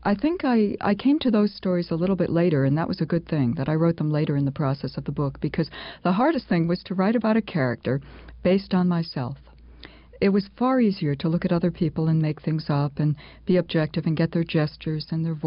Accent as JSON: {"language": "English", "town": "Troy", "region": "New York", "country": "United States", "tie": "born or raised there", "said": "at least as an American growing up in Troy, I never saw a nightingale"}